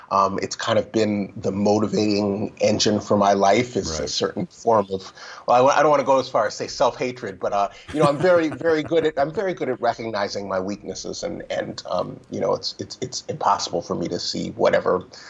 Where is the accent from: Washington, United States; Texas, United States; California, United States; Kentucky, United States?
California, United States; Berkeley; moved away as an adult; now in New York, United States; in the 18 years that I was living growing up in Berkeley, California, I probably saw him maybe 10 times.